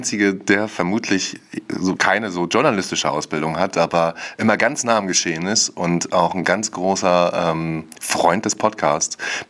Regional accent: Wismar, Mecklenburg-Vorpommern, Germany; ich bin 32 Jahre alt, ich komme aus Wismar, einer wunderschönen Stadt an unserer schönen Ostseeküste.

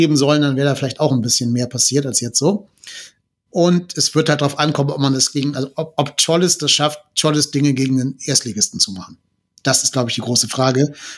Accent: Cologne, North Rhine-Westphalia, Germany; Ich darf ja als Kölner eigentlich gar nichts Positives über Düsseldorf sagen

